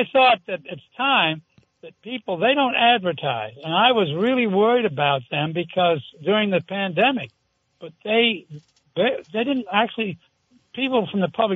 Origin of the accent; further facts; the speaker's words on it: Philadelphia, Pennsylvania, United States; Well, I'm the guy from Philly. You remember me?